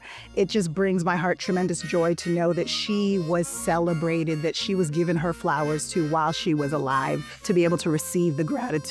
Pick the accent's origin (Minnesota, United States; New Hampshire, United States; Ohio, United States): New Hampshire, United States; I was raised in New Hampshire